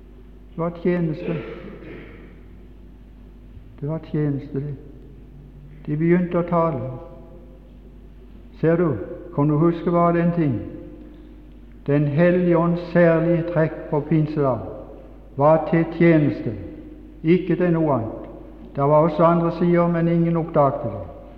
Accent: Mosby, Agder, Norway; accent: Mosby dialect; Jeg har min dialekt fra Mosby. Den er forstyrret en del på grunn av å være ute. Men den dialekten som jeg er født i, kjenner jeg ut og inn.

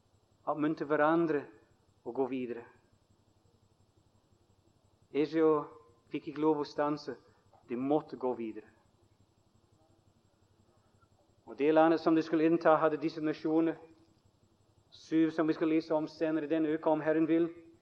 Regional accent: Scotland, United Kingdom; Norwegian is a second language; jeg kan se tilbake igjen til mange fine troende da jeg vokste opp i Skottland.

